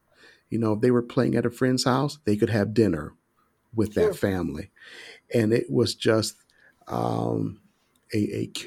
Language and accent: English; Canton, Ohio, United States; I grew up in the Northeast End, just like you.